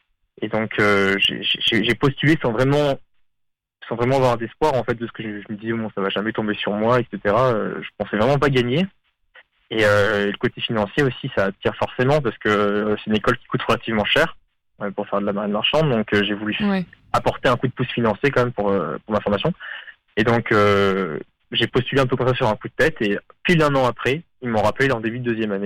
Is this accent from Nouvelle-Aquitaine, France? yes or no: no; Grenoble, Auvergne-Rhône-Alpes, France; Donc, à la base, je suis montagnard. Je viens de Grenoble, dans la région Rhône-Alpes.